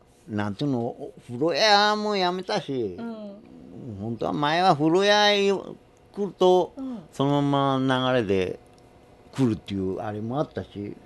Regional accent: Shizuoka, Japan; born there; now in Tokyo, Japan; うん、生まれは静岡です。

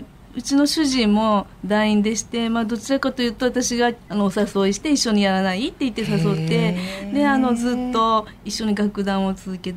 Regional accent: Seto, Aichi, Japan; 私瀬戸で育っておりますので、うん、南山中学校の時から、はい、ずっと。

